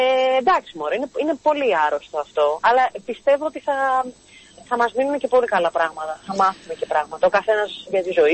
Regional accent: Arta, Epirus, Greece; Υπάρχει και ένα interaction που λένε στο χωριό μου στην Άρτα.

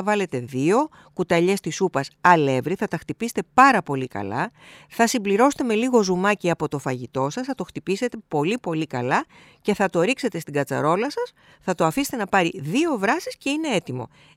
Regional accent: Peloponnese, Greece; το οποίο εγώ έμαθα να το φτιάχνω από την ιδιαίτερη πατρίδα μου, την Αρκαδία

